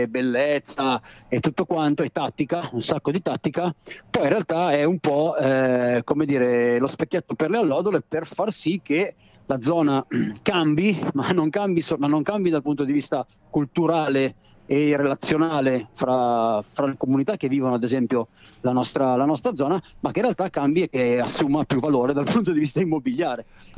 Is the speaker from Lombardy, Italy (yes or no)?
yes; Milan, Lombardy, Italy; born there; io intanto sono nato a Gorla, sono un abitante di via Padova da un sacco di anni, quindi questa è la mia zona